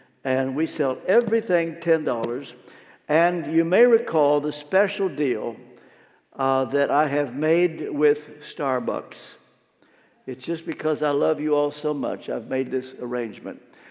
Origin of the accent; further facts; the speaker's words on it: Pennsylvania, United States; First, I'm not from Texas. I'm from Pennsylvania.